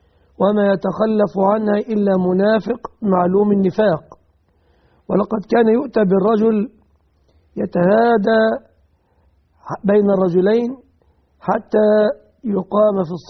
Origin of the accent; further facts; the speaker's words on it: Egypt; عندنا في مصر